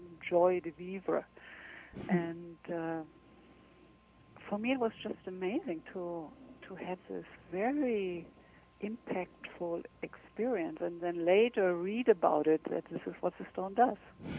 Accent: Germany; English is a second language; now in United States; Well, as you can tell, I am not true American. Mm-hmm. I'm from Europe, actually from Germany.

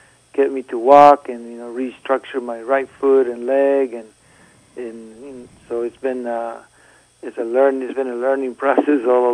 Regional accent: Guatemala; moved away; I grew up in Guatemala, and so I've always been involved with the elders.

